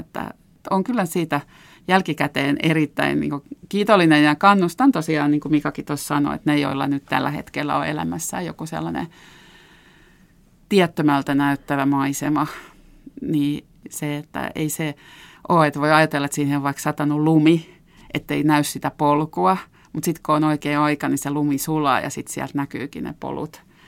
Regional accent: Hanko, Uusimaa, Finland; mä oon itse Hangosta kotoisin ja mulle meri on niinku semmoinen sielunmaisema

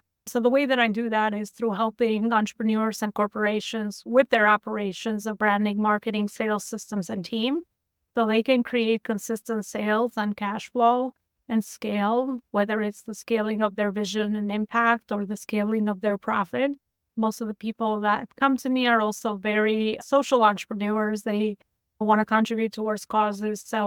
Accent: Albania; now in New York, United States; Natively, I'm from Albania. I moved to the U.S., specifically New York, over 25 years ago.

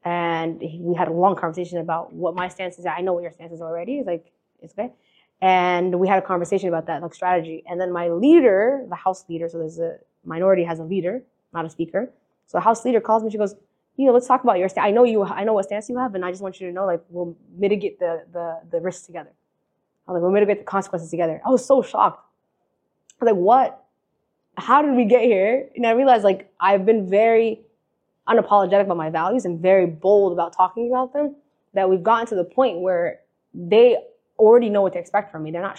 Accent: United States; Like, I am American. Like, I was raised here, dog.

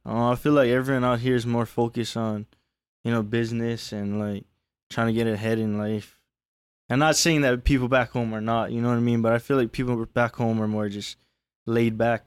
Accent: Wailua, Hawaii, United States; I grew up in Kauai. Okay. Yeah, Wailua. It's like a small.

